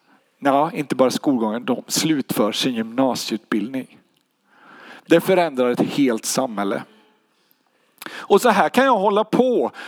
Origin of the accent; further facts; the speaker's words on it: Småland, Sweden; also born or lived in Örebro; Jag kommer från Örebro. Jag bor där just nu. Men är ursprungligen från Småland och har varit lite överallt i världen.